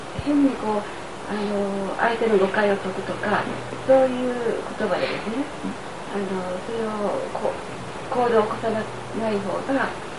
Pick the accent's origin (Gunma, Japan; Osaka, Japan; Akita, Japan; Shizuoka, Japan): Osaka, Japan; その方ちょっと私は大阪なんですが